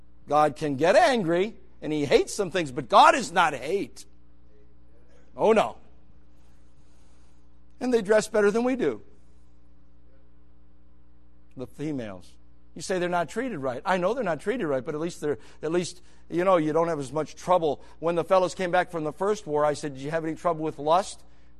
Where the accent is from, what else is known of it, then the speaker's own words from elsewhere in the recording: Buffalo, New York, United States; I'm from New York, Buffalo.